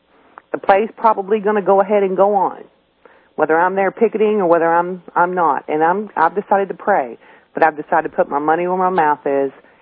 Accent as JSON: {"language": "English", "town": "Austin", "region": "Texas", "country": "United States", "tie": "born or raised there", "said": "I grew up in Austin"}